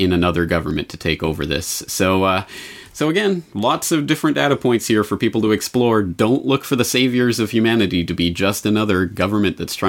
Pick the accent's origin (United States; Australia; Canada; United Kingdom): Canada; And of course, I had the same type of indoctrination as a Canadian youth, thinking about the heroic exploits of Canadian military around the world